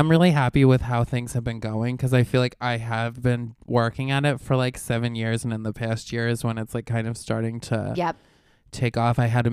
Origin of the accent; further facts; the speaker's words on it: New York, United States; I grew up outside of Albany and I went to college in Oneonta.